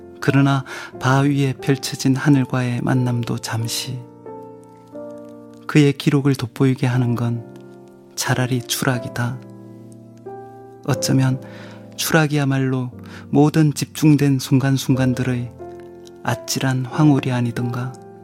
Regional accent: Gyeongsang, South Korea; 근데 경상도에서는 또 제 고향에서는 이 작대기가 혼자 오는 게 아니라 지게와 늘 같이 오죠

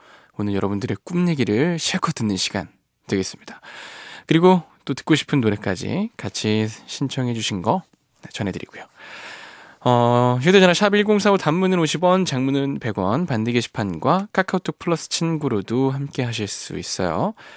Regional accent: Seoul, South Korea; born there; 제가 서울 태생이거든요.

